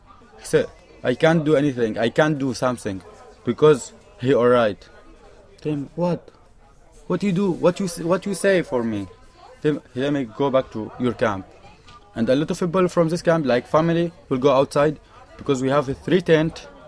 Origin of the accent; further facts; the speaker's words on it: Syria; English is a second language; moved away as an adult; like I'm from Syria